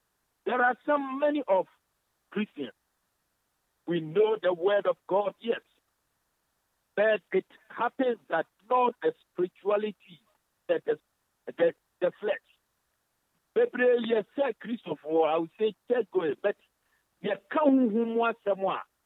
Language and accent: English; Ghana; There are many, especially most of us, I know we are from Africa or Ghana.